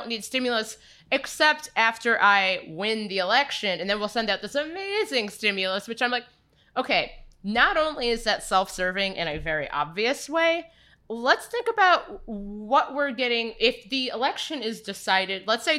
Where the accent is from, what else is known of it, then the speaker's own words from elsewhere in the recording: Cincinnati, Ohio, United States; and then I grew up in Cincinnati, which is, Middletown is like a suburb-ish of Cincinnati.